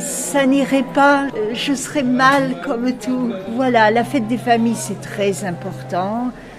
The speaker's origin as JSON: {"language": "French", "region": "Normandy", "country": "France", "said": "Je viens de Normandie, j'habite au Havre."}